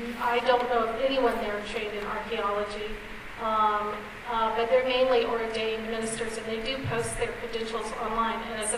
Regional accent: Florida, United States; because I grew up in Florida, and so I know the theme parks like the back of my hand.

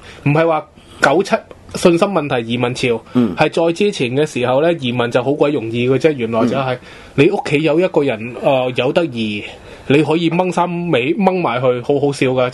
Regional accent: Macau; 咁就变咗我系土生土长嘅澳门人啦

